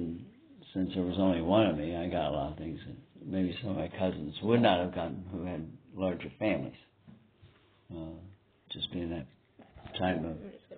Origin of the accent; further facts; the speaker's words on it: St. Louis, Missouri, United States; born there; I was born in St. Louis, Missouri